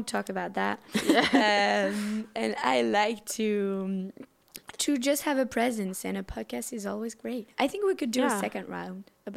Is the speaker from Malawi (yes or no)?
no; Marseille, Provence-Alpes-Côte d'Azur, France; I'm from Marseille I cannot say it.